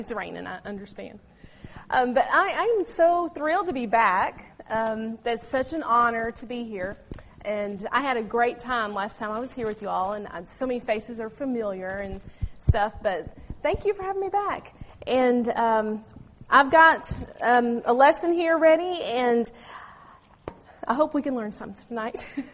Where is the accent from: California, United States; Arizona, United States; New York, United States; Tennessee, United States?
Tennessee, United States; Knoxville; I'm actually from East Tennessee, up the road in Knoxville.